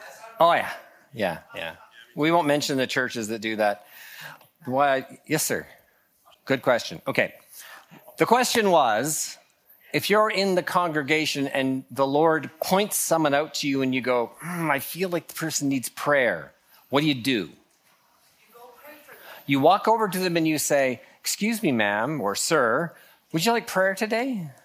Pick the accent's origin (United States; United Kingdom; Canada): Canada; We're Canadian, so it's very hard to impolitely interrupt somebody.